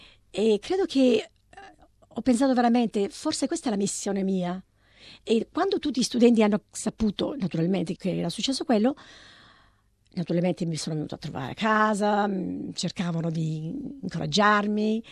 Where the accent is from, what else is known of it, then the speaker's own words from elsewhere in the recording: Sicily, Italy; la Sicilia è la mia terra, la amo e basta